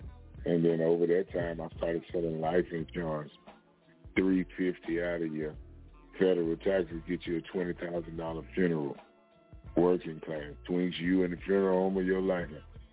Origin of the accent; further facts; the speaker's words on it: Kentucky, United States; I'm from Kentucky. Rural America. Country.